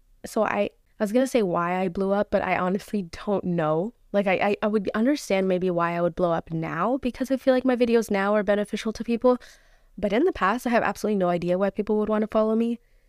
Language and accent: English; United States; I am Algerian fully. My parents are both from Algeria and I was raised in America.